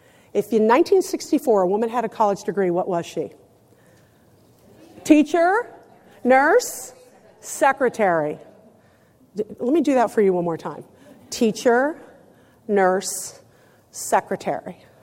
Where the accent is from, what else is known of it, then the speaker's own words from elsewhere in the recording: San Diego, California, United States; also born or lived in Naples, Italy; I was born in Naples, Italy, to an Italian mother who was from Castiglione del Lago, Italy, which is in Umbria. And my father was born in Boston, was an American citizen in the United States Navy. He met my mother there, and we relocated with the family to San Diego